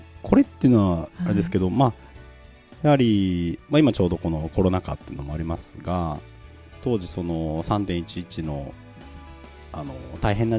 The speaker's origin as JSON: {"language": "Japanese", "region": "Hiroshima", "country": "Japan", "tie": "born or raised there", "said": "母が、戦時中に日本に渡ってきてって形で、来ました。だから高校まではずっと広島生まれ、広島育ちで"}